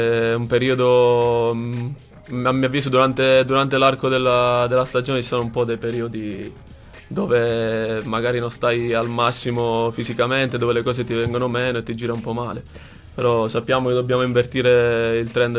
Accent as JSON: {"language": "Italian", "town": "Cosenza", "region": "Calabria", "country": "Italy", "said": "sono cosentino, ho iniziato giù a Cosenza in una scuola calcio"}